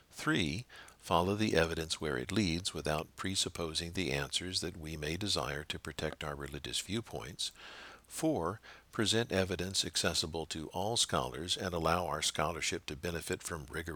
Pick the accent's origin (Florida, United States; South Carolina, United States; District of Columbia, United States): District of Columbia, United States; Washington; I grew up in Washington, D.C. during the Cold War. After college, I spent a decade in publications management with Washington-based national nonprofits.